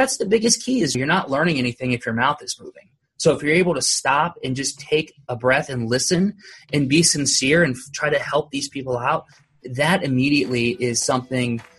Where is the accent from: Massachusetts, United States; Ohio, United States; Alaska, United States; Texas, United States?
Ohio, United States; Columbus; born there; now in Orlando, United States; Originally, I was born in Columbus, Ohio. I've lived in Orlando, Florida for, I guess, roughly 30 years now.